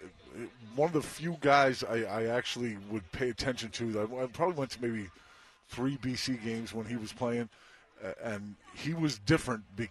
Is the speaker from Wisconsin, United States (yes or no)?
no; Waltham, Massachusetts, United States; Growing up in Waltham.